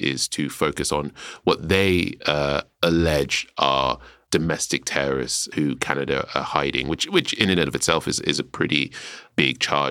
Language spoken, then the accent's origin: English; Nigeria; I'm Nigerian. My family are from Lagos.